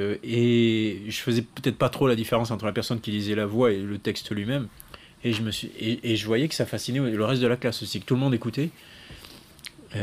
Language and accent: French; Montréjeau, Occitanie, France; Moi, j'ai grandi à Montrégeau, 2000 habitants, au pied des Pyrénées.